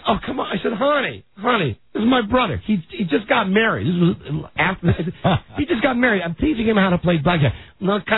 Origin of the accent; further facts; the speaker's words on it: Washington, District of Columbia, United States; And where are you from? I said Washington D.C. Where's that province? I've never heard of that. And I said, it's 3,000 miles that way.